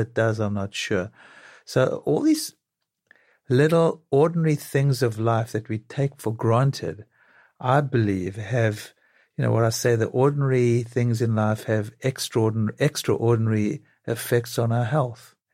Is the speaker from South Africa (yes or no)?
yes; South Africa; Now, I'm not saying you sit in the sun like I sat in the sun growing up in South Africa and now I have skin damage